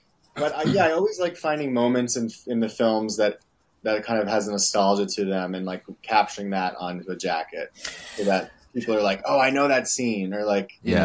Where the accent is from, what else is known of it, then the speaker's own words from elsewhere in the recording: New Jersey, United States; And I'm like, oh, I'm from New Jersey.